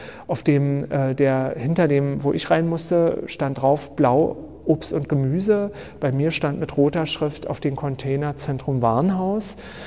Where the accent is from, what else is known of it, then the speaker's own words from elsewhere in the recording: Berlin, Germany; aber nicht in meiner Heimatstadt in Berlin